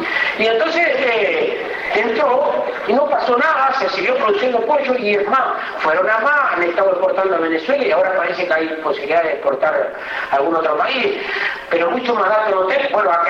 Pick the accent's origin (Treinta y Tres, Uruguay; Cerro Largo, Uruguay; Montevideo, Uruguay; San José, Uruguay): Cerro Largo, Uruguay; Es lo que somos de Cerro Largo, conocemos ese canal hace años, ¿no?